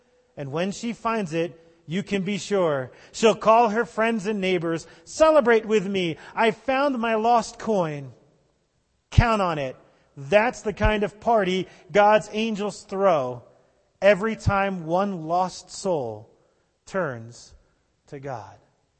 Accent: New Jersey, United States; now in Colorado Springs, United States; Now, I grew up in New Jersey and live in Colorado Springs.

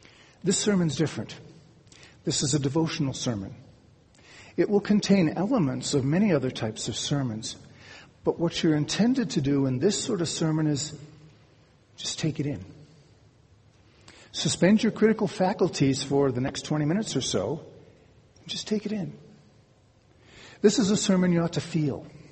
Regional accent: Cleveland, Ohio, United States; I grew up in Cleveland, Ohio. Not a lot of shepherds and sheep in Cleveland, Ohio.

